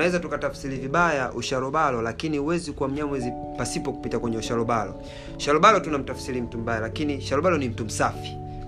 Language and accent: Swahili; Tabora, Tanzania; mimi natokea Unyamwezini afu napenda na Unyamwezi. Acha nijivike tu na mimi niwe Mnyamwezi.